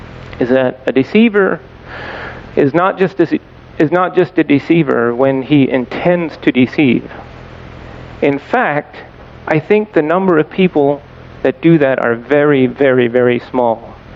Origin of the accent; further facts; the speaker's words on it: Ohio, United States; When I grew up in Ohio, and sadly, a lot of the young boys that grew up in the community, which it's a very big community